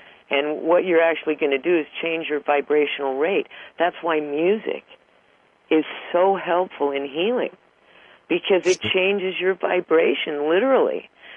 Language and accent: English; California, United States; born there; If, for instance, I was born in Southern California. I now live practically in the middle of a forest because I get along a lot better with trees than people.